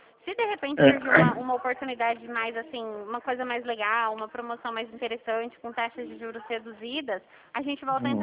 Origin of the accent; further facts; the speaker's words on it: São Paulo, Brazil; Eu sou de São Paulo.